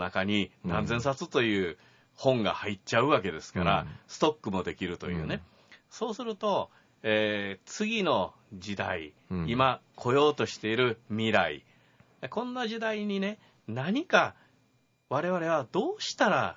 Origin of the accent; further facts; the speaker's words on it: Kobe, Hyogo, Japan; born there; accent: Kobe dialect; 大阪弁っていうか、私は神戸生まれですから、神戸弁でこうやってるんですよね。